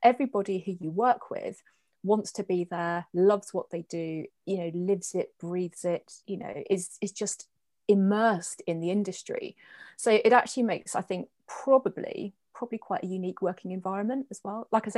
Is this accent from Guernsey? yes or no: yes; Guernsey; so I lived in the Channel Islands. I was born in Guernsey, born and bred.